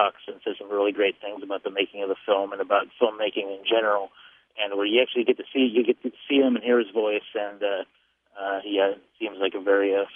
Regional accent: Chicago, Illinois, United States; I'm from Chicago, and I listen to your show every week.

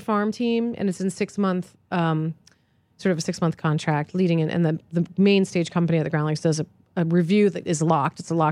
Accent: East Coast, United States; because I grew up on the East Coast, like, there's all that sort of patrician access.

